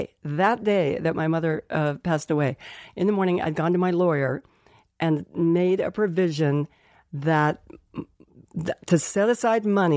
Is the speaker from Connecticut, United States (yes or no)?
no; Colorado Springs, Colorado, United States; I'm going to have a memorial, excuse me, where we grew up in Colorado Springs, Colorado